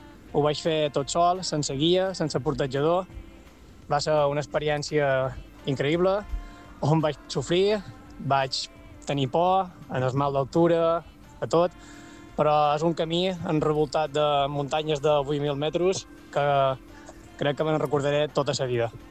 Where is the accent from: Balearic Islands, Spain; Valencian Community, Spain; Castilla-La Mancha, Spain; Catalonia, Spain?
Balearic Islands, Spain; Ciutadella; sóc de Ciutadella.